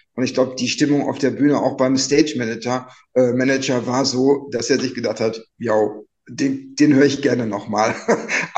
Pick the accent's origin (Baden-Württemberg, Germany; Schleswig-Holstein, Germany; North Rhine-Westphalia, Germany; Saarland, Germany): North Rhine-Westphalia, Germany; Münster; Detlef und ich, wir kommen ja beide aus Münster